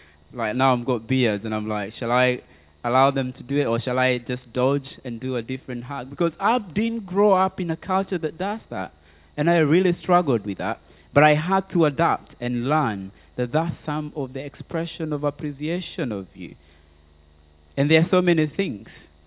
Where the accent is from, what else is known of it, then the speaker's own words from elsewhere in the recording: Kenya; even though I may talk about being Kenyan, being a Maasai is another subsection of culture that has its own uniqueness.